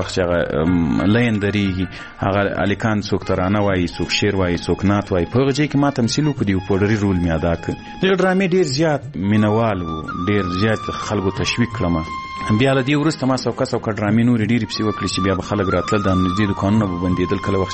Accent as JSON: {"language": "Pashto", "region": "Ghazni", "country": "Afghanistan", "said": "ځکه زه له غزني څخه یو دوه درې کسان وو"}